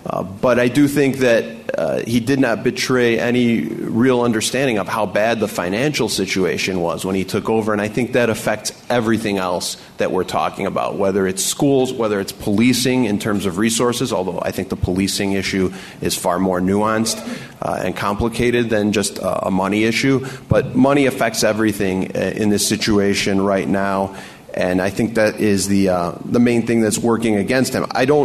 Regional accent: Chicago, Illinois, United States; born there; But I was born here in Chicago, and I've been lucky enough to live my boyhood dream to be a reporter here for the last 17 years.

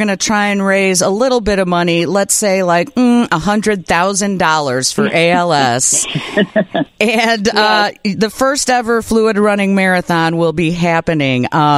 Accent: LaGrange, United States; and, you know, I'm from LaGrange. I want to help out as best I can

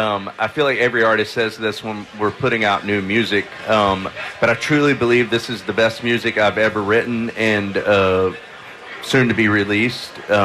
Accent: North Carolina, United States; now in Nashville, United States; Yeah, Nashville. So we're but from North Carolina, so naturally grew up a huge Braves fan.

